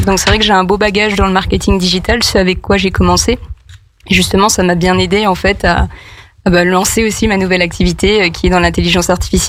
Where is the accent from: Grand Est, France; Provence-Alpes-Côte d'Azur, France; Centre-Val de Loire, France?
Grand Est, France; Nancy; born there; Oui, je suis née à Nancy, mais ça, je le dis pas trop.